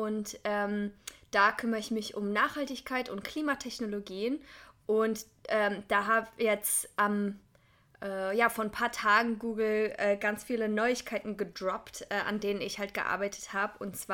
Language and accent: German; Germany; als in Rheinland-Pfalz und NRW diese schlimme Flutkatastrophe war, das ist halt genau in meiner Heimatregion.